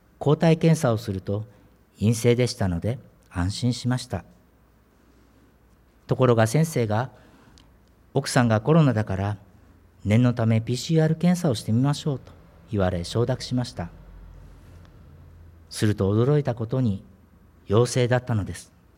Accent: Kanazawa, Ishikawa, Japan; このように私は北陸の金沢に生まれたのですが、そこは浄土真宗の盛んなところです。その教えは少年時代の宗教教育となりました。

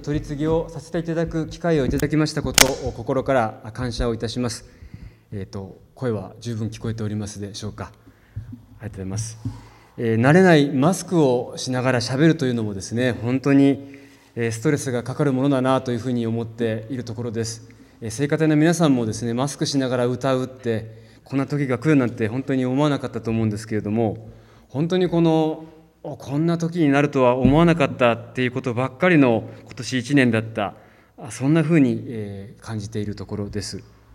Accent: Sapporo, Hokkaido, Japan; now in Fukuoka, Japan; 私はもともと北海道の札幌生まれ札幌育ちですので、寒さには結構強かったはずなんですけれども、もう福岡暮らしが17年目になったもんですから

